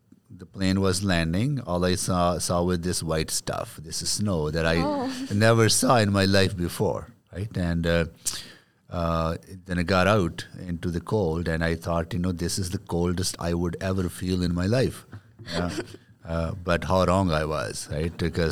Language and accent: English; India; I had a very simple life when I was growing up in India. We were a farming family, extended family, a lot of kids in the family.